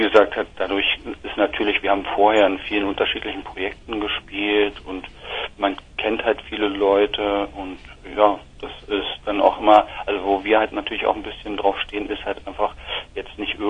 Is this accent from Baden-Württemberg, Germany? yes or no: no; Göttingen, Lower Saxony, Germany; Wir kommen aus Göttingen.